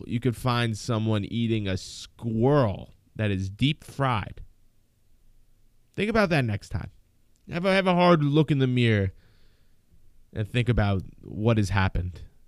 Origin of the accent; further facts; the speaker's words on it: New Jersey, United States; I'm from New Jersey. There is a place called Houlihan's by my house.